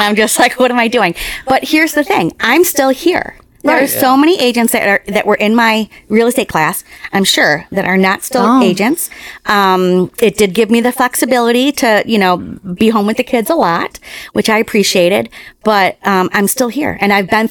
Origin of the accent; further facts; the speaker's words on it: Buffalo, New York, United States; accent: New York; I am from Buffalo, New York, originally, and yeah, you'll hear that New York come out in a little bit, that my hard R.